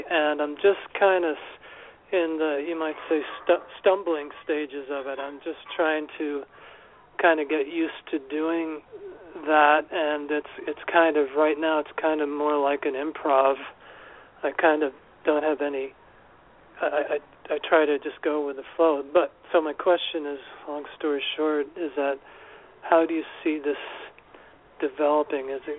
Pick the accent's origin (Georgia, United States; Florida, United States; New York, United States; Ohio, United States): New York, United States; New York City; Yes, I'm from New York City, New York.